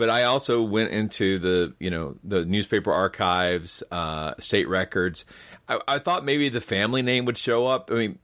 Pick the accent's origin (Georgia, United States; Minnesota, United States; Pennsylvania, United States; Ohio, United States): Georgia, United States; If you don't mind me spoiling, because I'm from Georgia